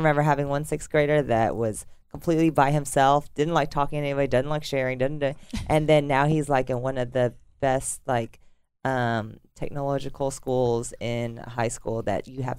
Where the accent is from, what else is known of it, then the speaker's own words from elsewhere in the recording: Arlington, United States; In Arlington.